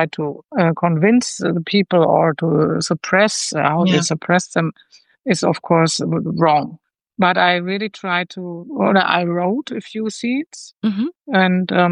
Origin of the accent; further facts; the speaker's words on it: Hanover, Lower Saxony, Germany; English is a second language; and we sat in Leipzig together, and I came from Hanover